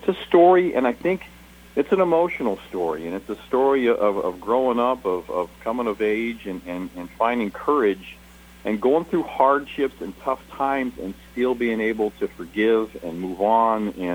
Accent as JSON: {"language": "English", "town": "Canton", "region": "Ohio", "country": "United States", "tie": "born there", "said": "I was born in Canton, Ohio, so I'm familiar with the area."}